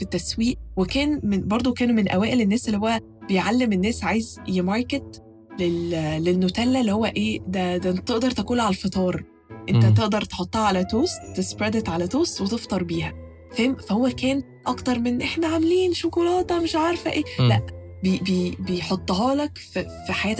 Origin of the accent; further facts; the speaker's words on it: Egypt; بس دي مش عندنا في مصر